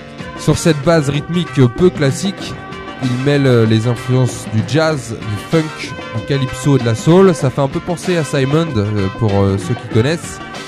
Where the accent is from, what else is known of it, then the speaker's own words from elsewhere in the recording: Brazil; sabrosa mezcla tropical, comme on dit chez nous au Brésil